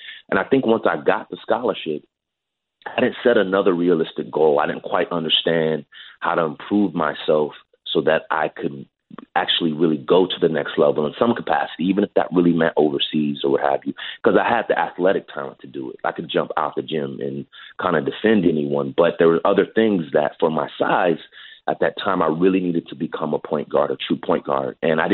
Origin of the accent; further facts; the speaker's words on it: California, United States; racially diverse school in California when I was in high school, if I'm not mistaken. And so for me, I grew up around Samoan kids, Filipino kids, obviously black kids, white kids, you know, Asian, Latino.